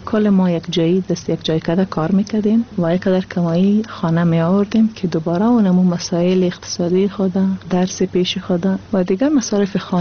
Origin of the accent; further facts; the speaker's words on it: Afghanistan; moved away; خواب کاراته را ماندم و بعد از افغانستان آمدیم.